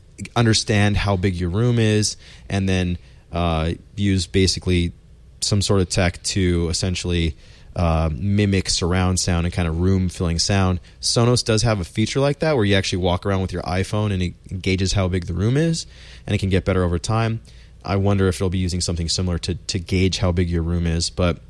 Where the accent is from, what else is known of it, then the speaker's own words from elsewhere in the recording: Phoenix, Arizona, United States; For me, maybe because I grew up in Phoenix, it kind of has like a cactus shape, like a barrel cactus shape